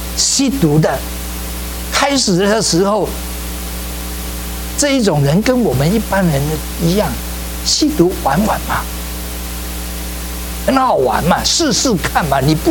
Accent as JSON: {"language": "Chinese", "region": "Fujian", "country": "China", "said": "这个跟我们中国的一样哦，假如你遭遇不幸的呢，这是你业嘛，你的业嘛，我们福建话呢叫做命业啊"}